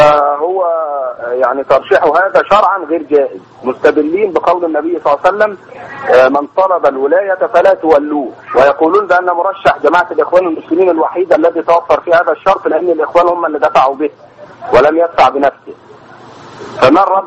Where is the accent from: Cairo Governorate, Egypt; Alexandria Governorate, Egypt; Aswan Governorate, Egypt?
Cairo Governorate, Egypt; Cairo; وليس لهم شأن عندنا في القاهرة.